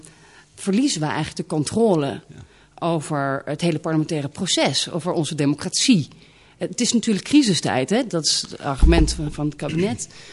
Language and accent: Dutch; Netherlands; Nou ja, ik ben half Frans. Mijn moeder is Française. Ik ben opgegroeid in Nederland.